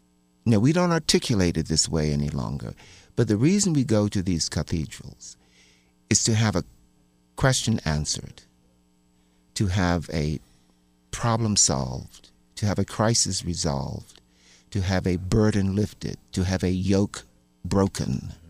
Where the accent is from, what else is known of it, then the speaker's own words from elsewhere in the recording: Baltimore, Maryland, United States; When I was growing up in Baltimore, Washington, D.C. was called Chocolate City, Vanilla Suburbs.